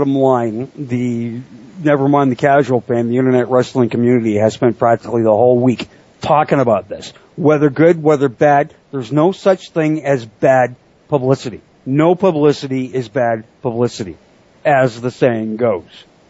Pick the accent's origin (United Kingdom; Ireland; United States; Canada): Canada; Jericho, Canadian, we're Canadian fans, that type of idea.